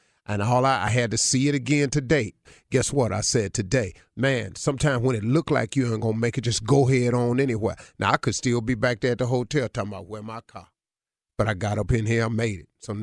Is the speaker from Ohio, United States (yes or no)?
yes; Cleveland, Ohio, United States; He from Chicago. I'm from Cleveland.